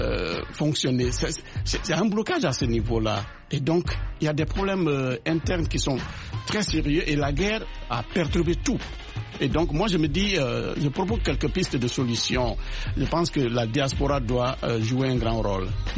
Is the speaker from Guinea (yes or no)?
yes; Guinea; la Guinée, mon pays d'origine, c'est le petit Congo. Vous comprenez, en Afrique de l'Ouest.